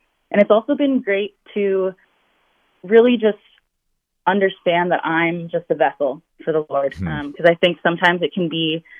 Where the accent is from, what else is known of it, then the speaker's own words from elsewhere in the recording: Midwest, United States; also born or lived in West Coast; I grew up in the Midwest my whole life, friends with all sorts of Midwesterners who had all just been in the Midwest their whole life. And so moving out to the West Coast